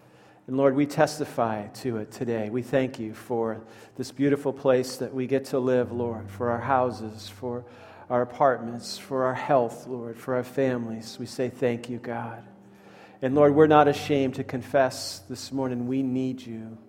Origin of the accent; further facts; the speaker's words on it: Halifax, Massachusetts, United States; my hometown of Halifax, Massachusetts. It is a booming metropolis of 3,000 people.